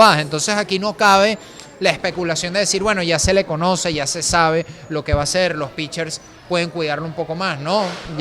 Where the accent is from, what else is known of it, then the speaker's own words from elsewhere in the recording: Venezuela; Como venezolanos y amantes del deporte, claro que seguimos el baloncesto